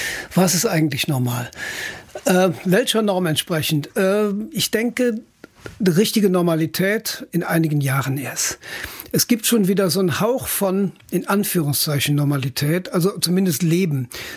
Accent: Rhineland-Palatinate, Germany; wenn ich Ihnen vor einer Woche gesagt hätte, ich komme aus dem Ahrtal, hätte von Ihnen kein Mensch gewusst, wo ich herkomme.

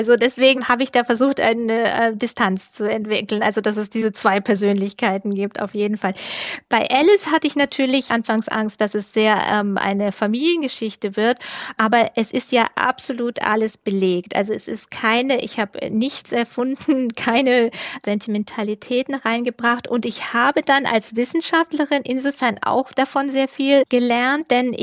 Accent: Germany; Genau, ich bin Deutsche und ich habe einen englischen Ehemann und einen deutsch-englischen Sohn

